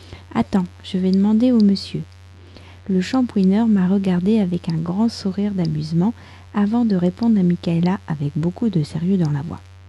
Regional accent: France; je suis française, j'habite près de Paris

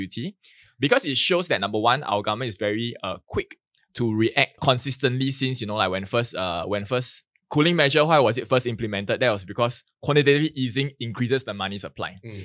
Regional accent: Singapore; as a Singaporean

